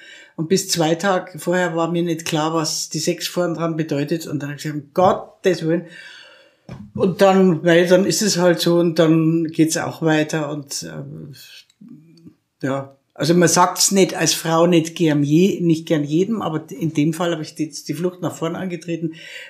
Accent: Krailling, Bavaria, Germany; Und ich bin in Kreiling im Würmtal aufgewachsen. Mhm. Da war die ganze … ansässig.

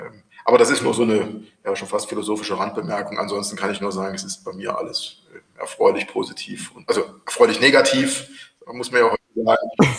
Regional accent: East Germany, Germany; muss ich mich jetzt nochmal outen, vielleicht auch als Ossi.

